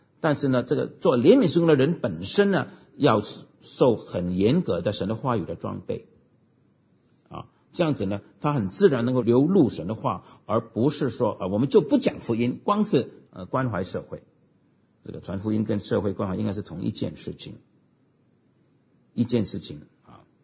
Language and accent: Chinese; United States; 那我们美国人的